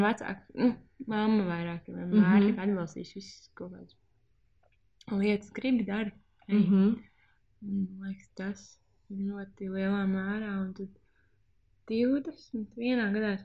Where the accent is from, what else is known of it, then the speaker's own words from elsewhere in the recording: Jelgava, Zemgale, Latvia; es esmu no Jelgavas, un mēs gribējām stopēt uz Rīgu